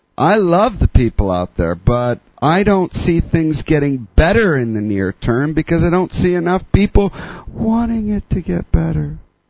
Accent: Canada; now in United States; To be here in America and to see this going on when I emigrated from Canada here.

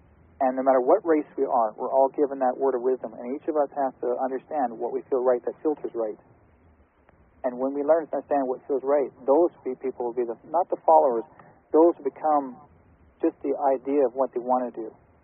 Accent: Canada; I'm not an American, I'm a Canadian, but yourselves being American, you believe strong, free, the brave, your Constitution, right?

